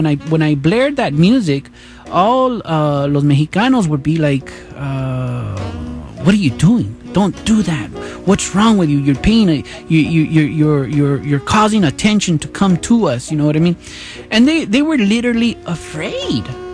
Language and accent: English; United States; And growing up in America, well, you're always listening to English stuff, right?